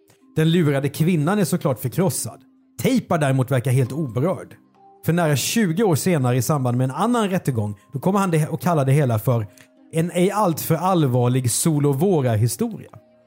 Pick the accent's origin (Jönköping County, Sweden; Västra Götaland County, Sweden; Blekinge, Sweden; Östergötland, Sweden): Blekinge, Sweden; Karlskrona; born there; Ja, alltså, jag är ju född i Karlskrona